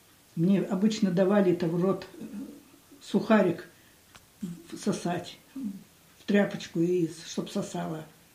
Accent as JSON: {"language": "Russian", "town": "Oseredniki", "region": "Vitebsk Region", "country": "Belarus", "tie": "born or raised there", "said": "Родилась я в Белоруссии. Деревня Осередники Дресинского района Витебской области."}